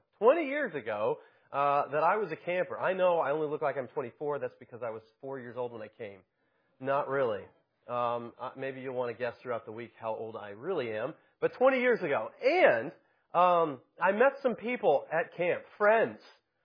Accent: Kansas, United States; In fact, I grew up in Kansas, 1,000 miles from here, almost exactly 1,000 miles

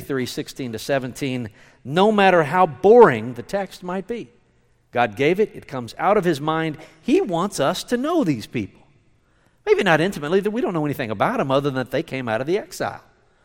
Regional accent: Scotland, United Kingdom; I'm pretty sure I'm from Scotland. I'm pretty sure I'm Scottish.

